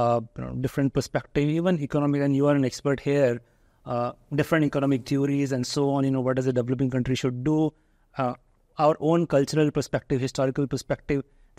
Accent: India; we as Indian, we all feel very proud of, you know, the continued pace of economic development.

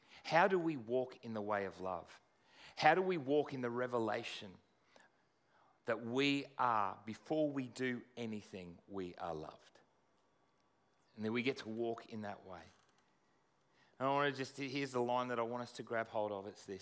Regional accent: Australia; now in London, United Kingdom; in London, and everyone, as happens here as well, everyone went away on holidays, and I'm from Australia

